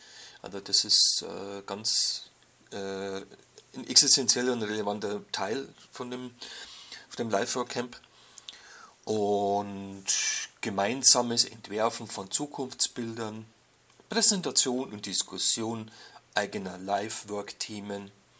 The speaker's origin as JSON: {"language": "German", "region": "Bavaria", "country": "Germany", "said": "aber ich bin halt ein Bayer"}